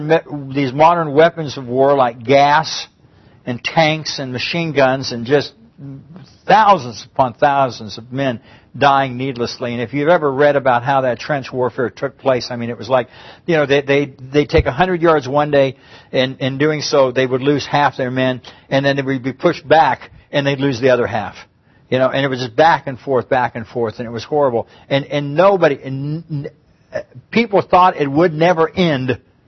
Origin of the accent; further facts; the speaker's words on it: United States; When I was in Europe, I was very proud to be an American. And I let people know it. And I'm an American.